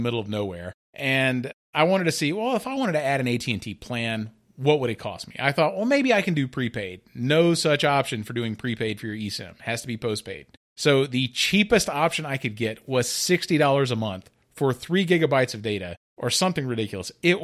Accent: Mississippi, United States; years ago when I was born and raised in Mississippi as well.

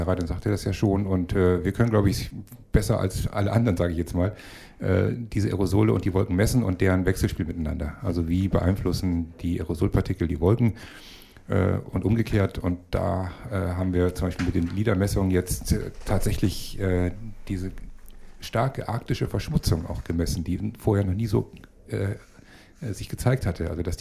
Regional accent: Cologne, North Rhine-Westphalia, Germany; also born or lived in Kiel; Ja, ich bin kein Kieler, ich bin Kölner.

